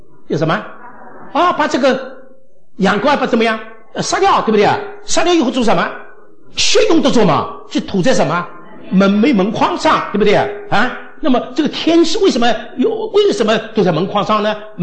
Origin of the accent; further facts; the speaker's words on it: China; 我们中国人就不稀奇呀